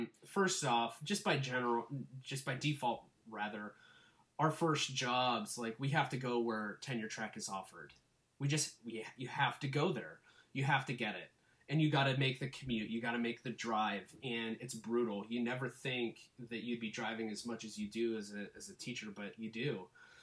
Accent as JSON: {"language": "English", "town": "Edinburgh", "region": "Scotland", "country": "United Kingdom", "tie": "born or raised there", "said": "Well, see, I grew up in the Edinburgh area, so I naturally had a good rapport with the students."}